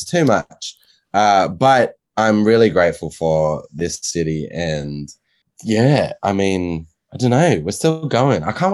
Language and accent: English; Australia; accent: Australian; So I will always be calling Australia home. I'm actually really cognizant of my Australian accent, because my mom gives me a lot of grief.